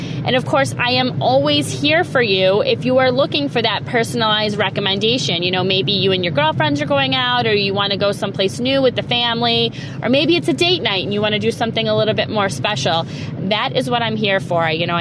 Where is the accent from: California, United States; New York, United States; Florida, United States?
New York, United States; Liverpool; But I'm originally from Liverpool, New York